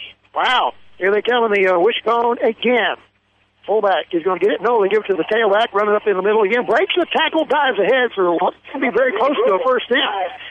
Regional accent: Cahokia, Illinois, United States; I was growing up in Cahokia

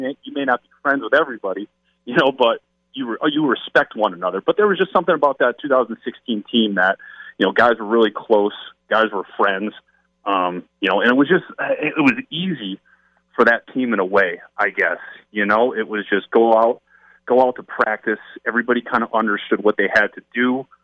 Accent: Pennsylvania, United States; I grew up in Pennsylvania, but playing in Oakland, man

